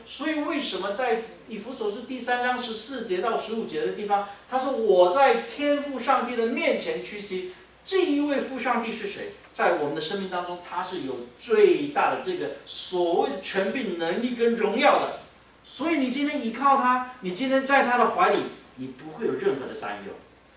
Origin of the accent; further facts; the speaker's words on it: Taiwan; 我们台湾话有一句话叫做那个苍蝇啊盖那个带着那个龙眼壳啊